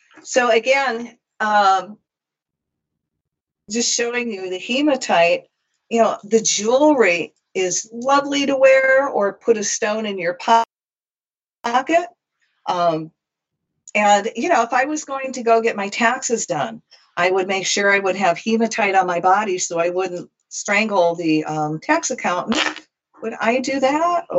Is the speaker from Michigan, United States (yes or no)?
yes; Michigan, United States; now in Hawaii; I'm from Michigan. It was the deer.